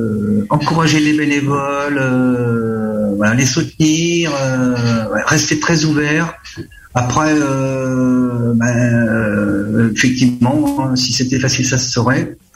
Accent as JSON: {"language": "French", "town": "Angoulême", "region": "Nouvelle-Aquitaine", "country": "France", "tie": "born or raised there", "said": "Je suis né à Angoulême, j'ai été élevé à Vendel."}